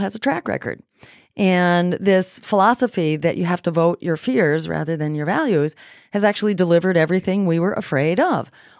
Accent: Massachusetts, United States; We filed that bill in my home state in Massachusetts

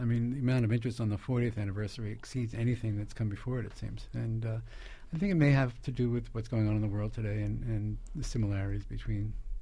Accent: Bensonhurst, New York, United States; Yes, I did.

